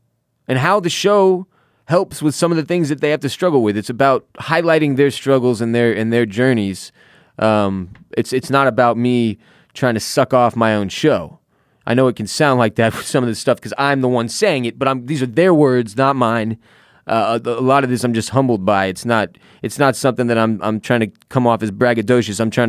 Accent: California, United States; We're from the Bay Area, and the Oakland Raiders invited my grandpa and I to their training facility last year

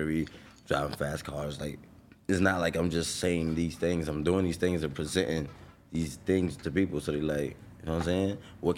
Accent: Brownsville, New York, United States; See, I'm from Brownsville.

